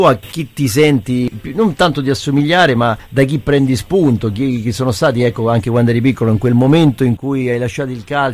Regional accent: Rome, Lazio, Italy; io sono cresciuto, giocavo nel Nuovo Corviale, quindi la squadra meno importante della tua, quindi dopo Ponte Galeria, zona diciamo portuense, però praticamente Ponte Galeria era già fuori Roma

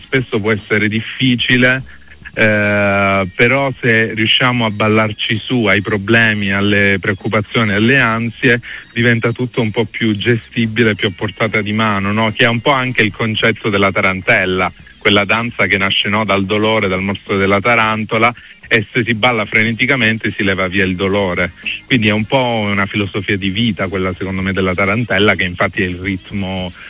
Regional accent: Calabria, Italy; io dei gradi di permalosità ce li ho, da buon calabrese ce li ho

